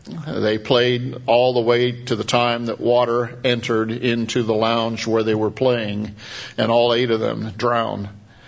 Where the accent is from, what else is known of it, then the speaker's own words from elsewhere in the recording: Pacific Northwest, United States; I grew up in the Northwest